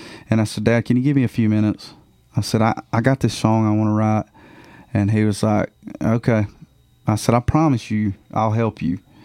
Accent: Duck Springs, Alabama, United States; I am from this huge place down in Alabama, Duck Springs, Alabama.

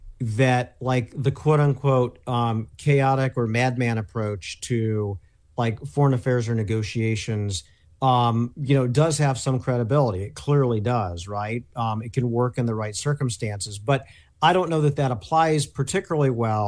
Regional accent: Indiana, United States; Exactly. My home state of Indiana.

